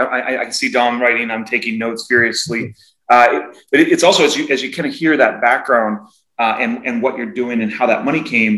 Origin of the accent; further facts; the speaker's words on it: Seattle, Washington, United States; I'm from Seattle.